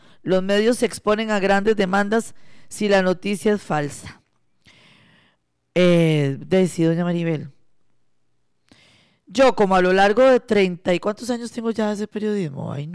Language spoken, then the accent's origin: Spanish; Costa Rica; ¿Nos satisface como costarricenses o no nos satisface?